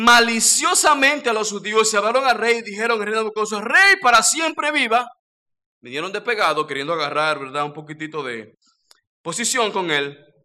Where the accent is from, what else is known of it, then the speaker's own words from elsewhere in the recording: Dominican Republic; now in Mexico; Ya ven que yo no hablo como dominicano, ya hablo como mexicano, échale ganas.